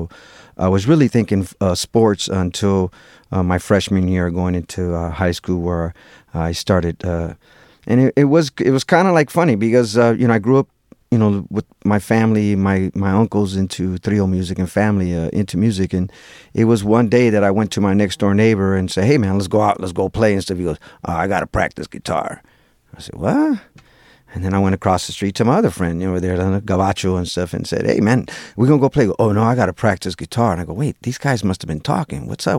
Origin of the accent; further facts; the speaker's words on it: Lorain, Ohio, United States; I grew up in Lorain, Ohio.